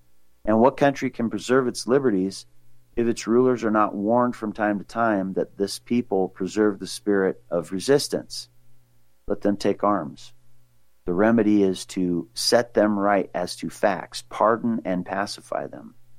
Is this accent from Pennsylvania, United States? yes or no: no; Libby, Montana, United States; I remember growing up in Montana, for example, born in Libby, Montana.